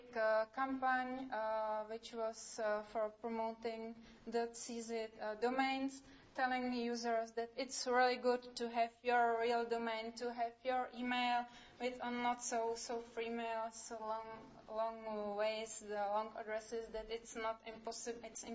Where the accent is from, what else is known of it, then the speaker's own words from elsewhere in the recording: Prague, Czechia; I came from CZNIC, which is a Czech registry. I came from Prague